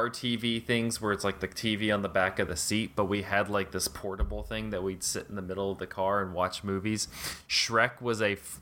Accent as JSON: {"language": "English", "region": "Texas", "country": "United States", "moved": "yes", "lives_now": "Tennessee, United States", "said": "I went through this phase when I moved to Tennessee from Texas that went on longer than it probably needed to be, where like my defining feature was, I'm from Texas."}